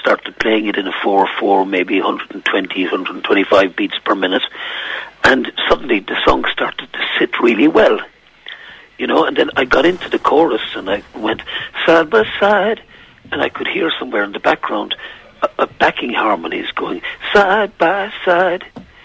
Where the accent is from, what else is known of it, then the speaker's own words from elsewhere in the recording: Tralee, Munster, Ireland; I come from Tralee originally, you know?